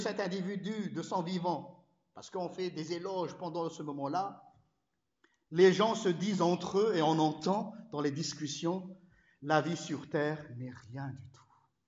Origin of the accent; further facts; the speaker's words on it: Madagascar; Vous savez, chez nous à Madagascar, sur les hauts plateaux